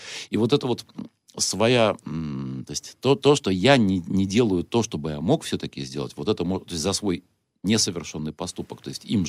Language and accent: Russian; Russia; И я предполагаю, что, ну, ко мне также будут относиться, раз я из России.